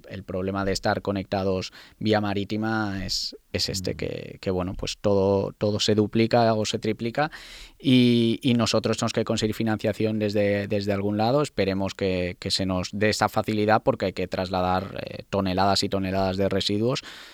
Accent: Spain; sería bueno para nosotros como ciudadanos españoles que venga gente

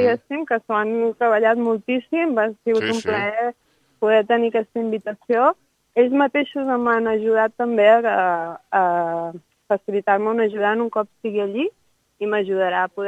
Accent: Palafrugell, Catalonia, Spain; accent: Empordanese-Mallorcan; moved away as an adult; now in Mallorca, Spain; Jo originalment de Palafrugell, a l'Empordà, sí. A la Costa Brava, uh-huh. i ara mateix estic fent experiència a Mallorca des de fa un any, del juny passat.

